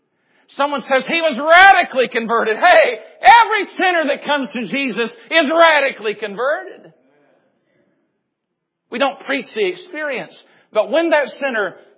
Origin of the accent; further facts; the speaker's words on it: the South, United States; I grew up in the South, very emotional church, and we added emotion to our theology.